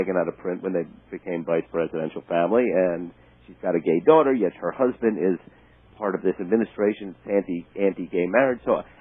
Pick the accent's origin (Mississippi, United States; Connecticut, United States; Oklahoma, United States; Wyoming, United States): Wyoming, United States; her book is also about the same thing that my book is, growing up in Wyoming